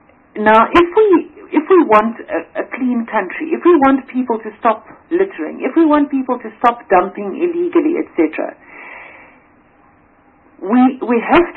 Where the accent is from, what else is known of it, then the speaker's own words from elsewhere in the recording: Nelson Mandela Bay, Eastern Cape, South Africa; as you probably know by now, I'm from the Nelson Mandela Bay Metro.